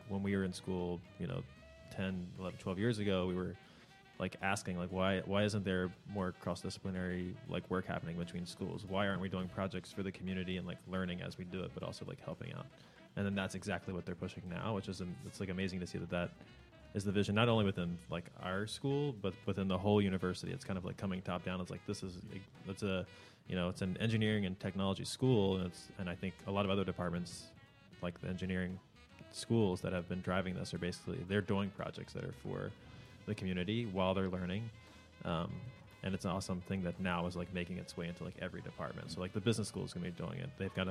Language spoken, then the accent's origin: English; West Virginia, United States; when you found out I was from West Virginia, and so Archie started a joke within the studio about me being from West Virginia.